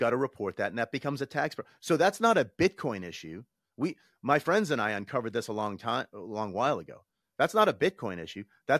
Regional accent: United States; like, I'm an American, I'm speaking to an American.

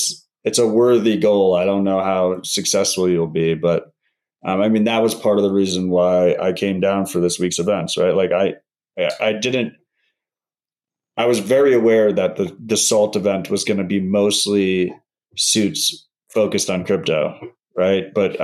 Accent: United States; as an American, it really pains me to watch the country take the bad trajectory.

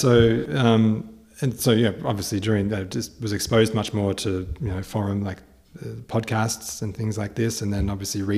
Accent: Australia; I was leaning towards trying to understand more how my home country is Australia.

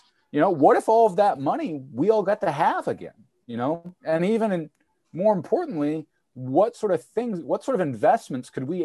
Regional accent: United States; and I actually, as an American, I would really love to see states stand up

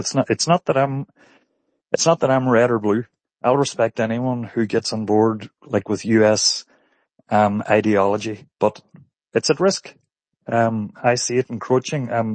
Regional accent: Ireland; now in New York, United States; So I'm probably the last guy to ask, because being Irish, we don't have much energy. Everything's imported. But I'll tell you this much. I hear people in the States, I'm in New York

